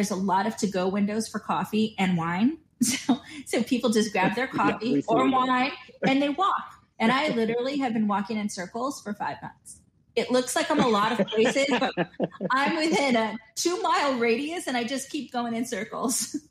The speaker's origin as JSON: {"language": "English", "country": "United States", "moved": "as an adult", "lives_now": "Shanghai, China", "said": "because, you know, as an American, you can only stay in Shanghai."}